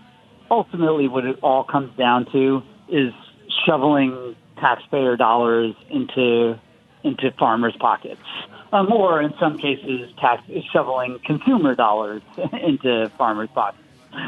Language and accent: English; Florida, United States; that's why you have these gigantic algal blooms in the Gulf and also around my home state of Florida.